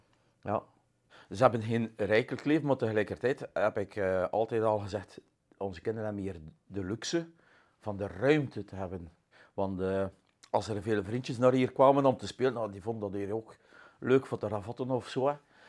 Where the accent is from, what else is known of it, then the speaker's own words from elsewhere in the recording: Slijpe, West Flanders, Belgium; Ik ben afkomstig uit Slijpen.